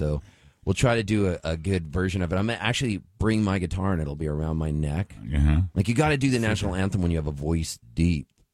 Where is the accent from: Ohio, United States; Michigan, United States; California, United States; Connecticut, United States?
California, United States; San Diego; it's just me, the skinny guy from San Diego. And I go, hi, you guys. … I'm here from San Diego.